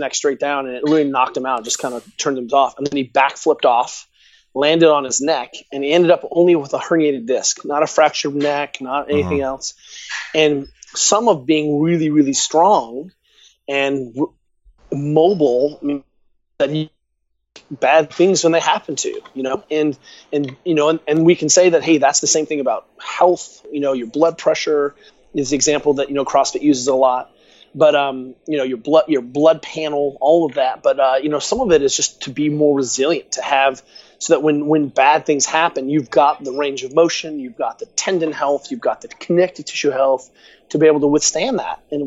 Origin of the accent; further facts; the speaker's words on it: Bavaria, Germany; growing up in Bavaria in the mountains, you know, it was the home of the 72 Winter Olympics